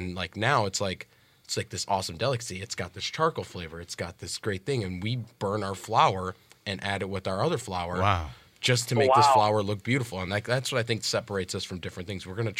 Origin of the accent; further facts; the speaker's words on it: Puerto Rico; I am Puerto Rican